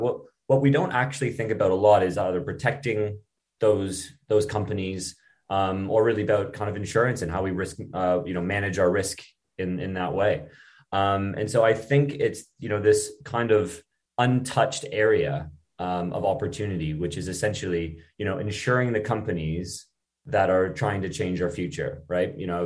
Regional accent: Canada; moved away as an adult; now in London, United Kingdom; I'm originally from Canada, but I've moved over to London, the UK 6 years ago

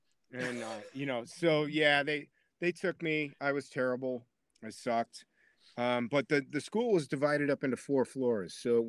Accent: Chicago, Illinois, United States; I was the youngest of seven. So, you know, we grew up outside of Chicago.

